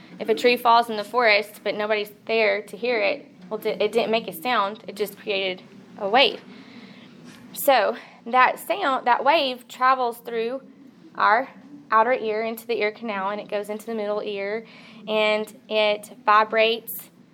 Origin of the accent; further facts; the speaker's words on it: Coleman, Alabama, United States; I'm from Coleman, Alabama, Pastor Will Banks' church